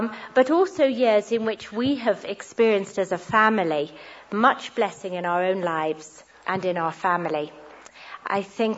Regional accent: Uganda; born there; I felt very proud growing up and knowing that I was born in Uganda, sort of perhaps a status symbol.

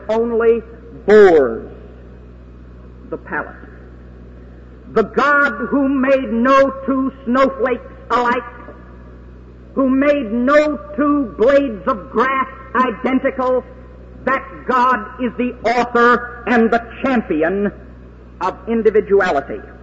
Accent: Kerrville, Texas, United States; born there; I was born in Kerrville, which is District 21, Texas.

